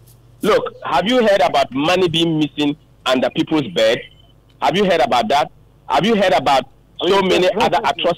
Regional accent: Ghana; We are neither Ivorian. We are Ghanaian.

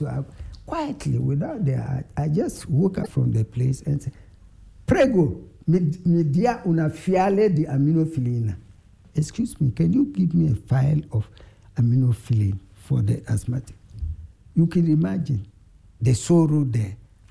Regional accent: Ghana; I said, I'm from Ghana.

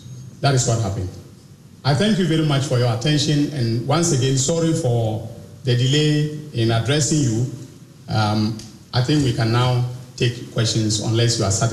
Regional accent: Zorun, Ghana; But let him be warned that in my hometown of Zorun, we do not fear mud being thrown at us.

